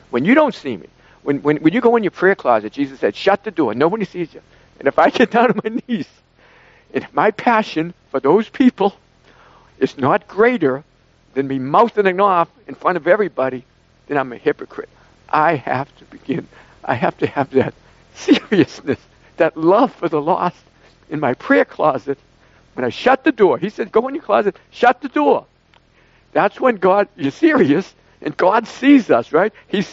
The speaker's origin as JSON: {"language": "English", "town": "Boston", "region": "Massachusetts", "country": "United States", "tie": "born or raised there", "said": "That's all I cared about was sports, growing up in Boston."}